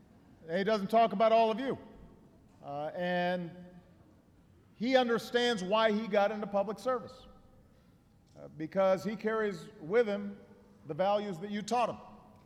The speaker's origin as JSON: {"language": "English", "town": "Springfield", "region": "Illinois", "country": "United States", "tie": "born or raised there", "said": "I announced in Springfield, Illinois, my home state"}